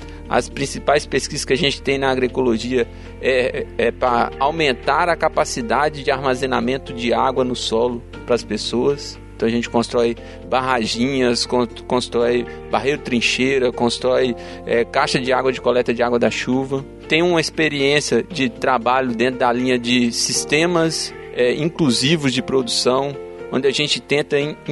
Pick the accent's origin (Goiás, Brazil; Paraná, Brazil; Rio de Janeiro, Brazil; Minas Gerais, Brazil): Minas Gerais, Brazil; esse núcleo atuava na região do Vale do Jequitinhonha, que é de onde eu vim.